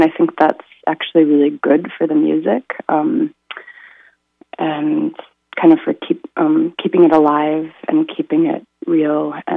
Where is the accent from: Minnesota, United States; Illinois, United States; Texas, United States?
Minnesota, United States; Bemidji; I'm from Bemidji, actually, so I'll be heading up to my home territory.